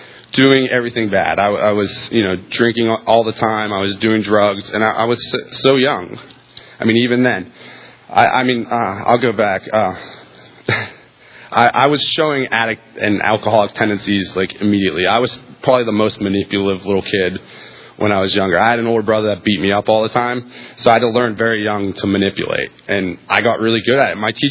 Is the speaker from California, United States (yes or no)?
no; Pittsburgh, Pennsylvania, United States; I grew up in Pittsburgh. I was born in Pittsburgh. I'm the youngest of three children. I come from a family of drug addicts and alcoholics.